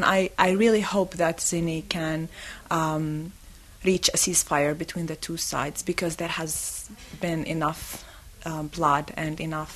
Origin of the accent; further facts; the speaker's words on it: Palestine; English is a second language; Being a Palestinian woman in Palestine is, in fact